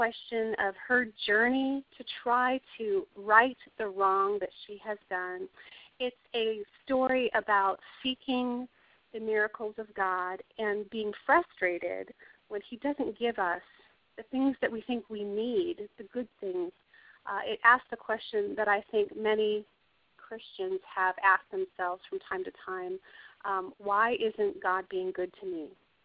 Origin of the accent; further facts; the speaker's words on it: Colorado, United States; It's set here in my home state of Colorado, down in the San Luis Valley.